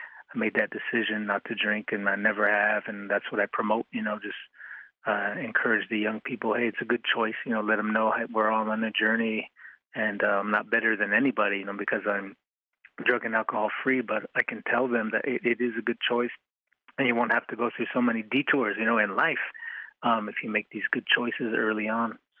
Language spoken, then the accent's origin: English; Montana, United States; So growing up in Crow on the res, you know, I kind of was surrounded